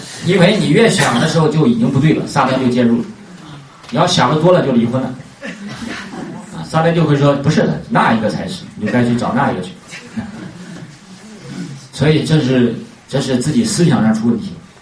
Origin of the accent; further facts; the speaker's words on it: Henan, China; 就像我们河南人话